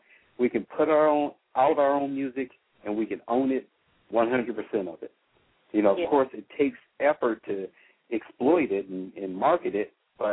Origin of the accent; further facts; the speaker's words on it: Flint, Michigan, United States; We're all from Flint.